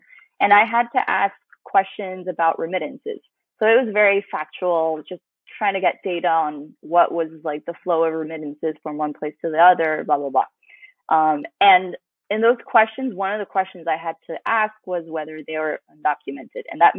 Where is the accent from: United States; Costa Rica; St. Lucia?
Costa Rica; also born or lived in Honduras; I was Central American, so I approached them and like I try to like chat people up and tell them like, oh, I'm from Costa Rica, lived in Honduras